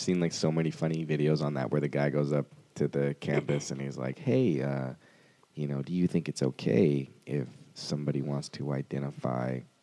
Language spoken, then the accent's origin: English; Jamaica; I'm a Jamaican.